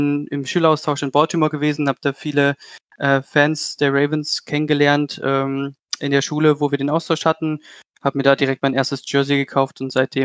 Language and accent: German; Leipzig, Saxony, Germany; tue ich aus Leipzig.